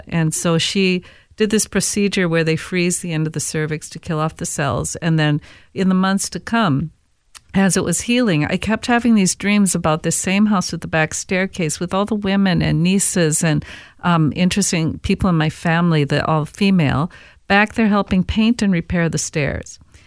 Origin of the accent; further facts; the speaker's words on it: St. Paul, Minnesota, United States; Now, growing up in St. Paul, that was nothing special, I thought, because I always loved those houses.